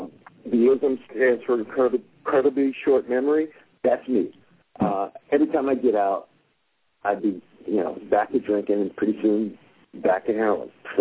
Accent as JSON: {"language": "English", "town": "Los Angeles", "region": "California", "country": "United States", "tie": "born or raised there", "said": "I grew up in Los Angeles, ran, all around town and with a lot of different people."}